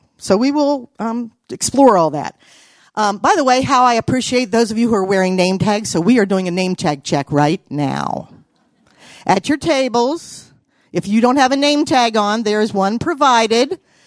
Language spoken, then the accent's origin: English; Virginia, United States; born there; Now, I was born in Virginia, and I grew up in a military family, and Army to be specific. We moved around a lot